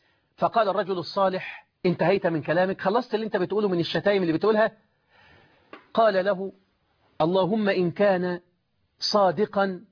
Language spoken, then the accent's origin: Arabic; Egypt; باللغه العاميه عندنا في مصر